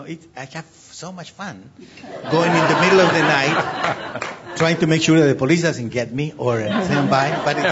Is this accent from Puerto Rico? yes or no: no; Chile; because I think I'm originally from Chile